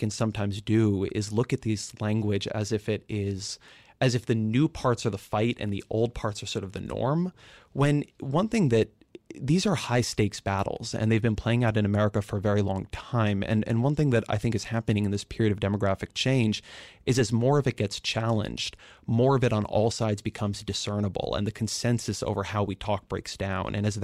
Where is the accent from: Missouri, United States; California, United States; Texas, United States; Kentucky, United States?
California, United States; I grew up in California, and the idea that coastal people are not normal Americans is one that I find very offensive.